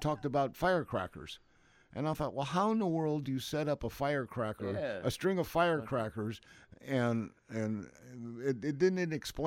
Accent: Arkansas, United States; Yeah, I'm from Arkansas, right.

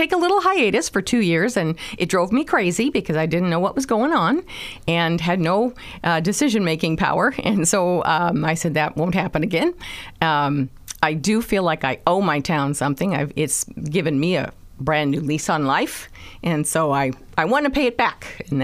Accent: California, United States; like the one in California, because we're from California, isn't everybody?

